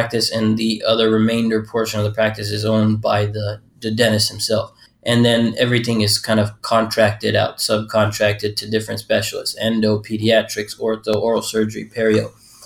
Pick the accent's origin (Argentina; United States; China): United States; Jacksonville, Florida; moved away as an adult; I am a periodontist in Southern California. I grew up in Jacksonville, Florida, and University of Florida was college for me. After that, I moved to Washington, D.C. for dental school at Howard University.